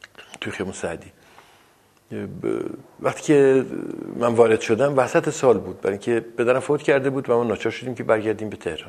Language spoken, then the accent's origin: Persian; Rasht, Gilan, Iran; من اونجا به دنیا اومدم. من تنها فرزند پدر و مادرم هستم، بچه های دیگه نمیموندن و تا وقتی که پدرم زنده بود در همون رشت زندگی کردیم. بنابراین من یک ترکیب خیلی عجیب و غریبی هستم از ترک و رشتی